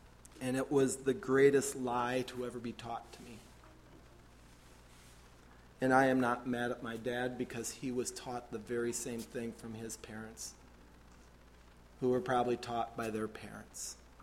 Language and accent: English; Pine Island, United States; We grew up in Pine Island, so how many of you know … ? Okay, so some of you do, some of you don't. I come from a family of 10 siblings.